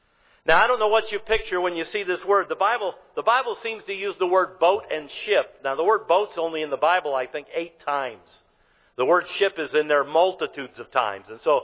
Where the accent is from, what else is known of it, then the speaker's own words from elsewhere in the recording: Michigan, United States; Somebody said they could tell I was from Michigan when I said creek instead of crick. All right, because that's the northern way of saying it. We call them creeks, I guess.